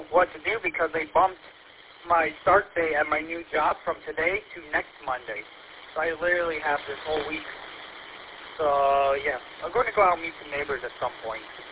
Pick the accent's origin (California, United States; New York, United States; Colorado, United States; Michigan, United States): Michigan, United States; I was on the Hadley-Elba border in my parents' house, so I was not far from Hadley. I would bicycle there by the back roads as a kid